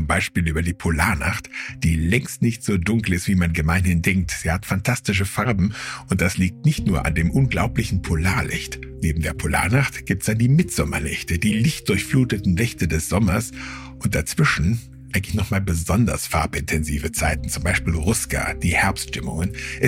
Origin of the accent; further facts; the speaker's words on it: North Rhine-Westphalia, Germany; ich komme aus dem Sauerland